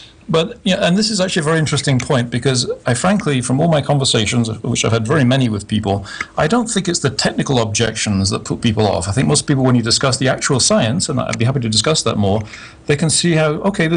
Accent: United Kingdom; moved away as an adult; now in United States; I guess I'm still sort of British. My American friends think I'm British, but I've been living in the States since 1987.

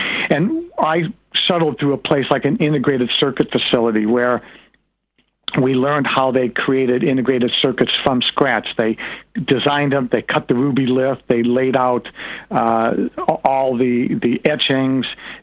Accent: Detroit, Michigan, United States; I was from Detroit at the time, and honestly, Detroit was a mechanical town.

